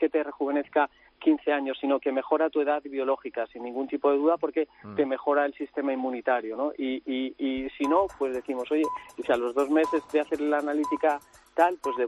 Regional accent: Spain; yo lo digo con orgullo como español

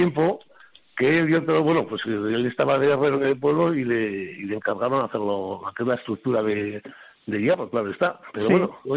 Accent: Noviercas, Castile and León, Spain; está en la provincia de Soria, bien como ha dicho Javi, pues está dentro de la España vaciada.

